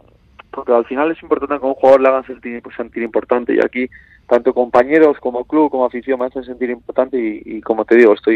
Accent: Bilbao, Basque Country, Spain; Al final yo soy de Bilbao y desde pequeño en mi casa siempre es así el Athletic.

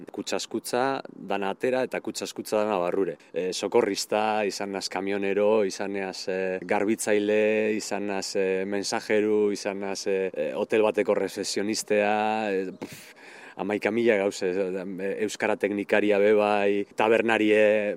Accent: Bilbao, Basque Country, Spain; Bilbokoa.

